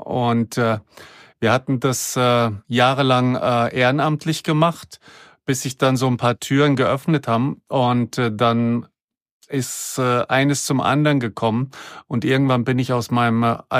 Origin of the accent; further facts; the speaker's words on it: Southern Germany, Germany; Also ich bin auf dem Dorf groß geworden, da gab es keine Straßenkinder. Auf dem Dorf in Süddeutschland, das ist ähnlich wie hier in der Schweiz, wo wir heute sind